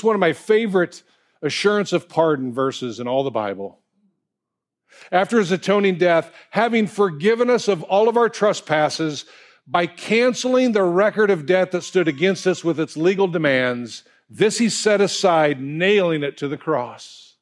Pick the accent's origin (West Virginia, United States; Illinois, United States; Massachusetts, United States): Illinois, United States; now in Florida, United States; I remember years ago when my parents moved to Florida, we came from Illinois down to Florida.